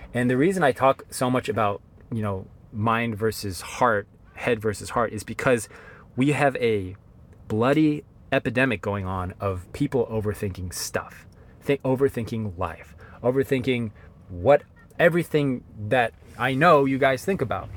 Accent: North Carolina, United States; when to move to North Carolina, back home to my hometown, North Carolina, moving to New York to work there

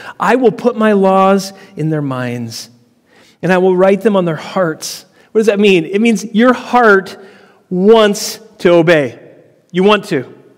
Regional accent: United States; born there; I obeyed because I was born in America, and that's my job, is to be a good Christian.

